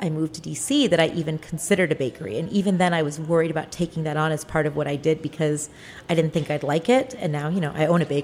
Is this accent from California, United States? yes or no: no; Hawaii, United States; I grew up on Maui.